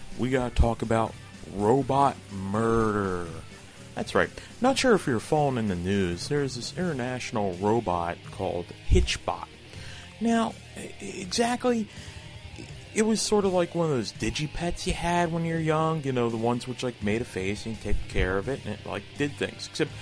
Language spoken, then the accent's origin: English; Philadelphia, Pennsylvania, United States; Growing up around Philadelphia, I can tell you that's a bad idea for anything